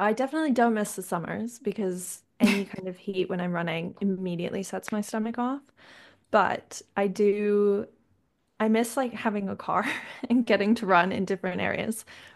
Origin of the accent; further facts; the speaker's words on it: Canada; moved away; Whereas when I was in Canada, fundamentally, there was just like very few people in my hometown who wouldn't have had a car.